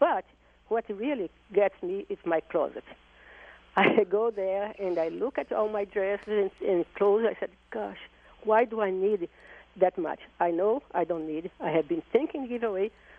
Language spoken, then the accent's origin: English; Brazil; I came from Brazil, from a poor family